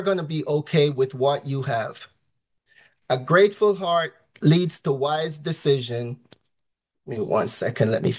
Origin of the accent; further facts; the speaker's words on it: Jamaica; So like Nigel, I'm also from Jamaica.